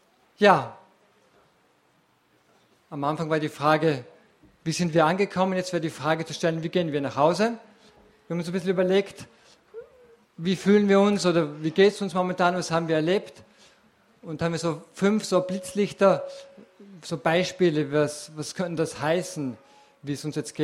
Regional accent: Hohenems, Vorarlberg, Austria; Ich komme aus Hohenems, also aus Vorarlberg

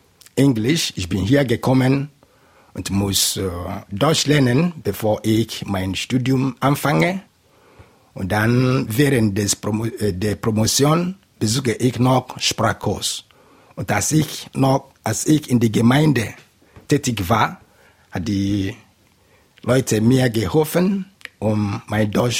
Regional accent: Nigeria; German is a second language; moved away as an adult; now in Germany; Ich komme aus Nigeria. Ich bin 51 Jahre alt und 21 als Priester tätig.

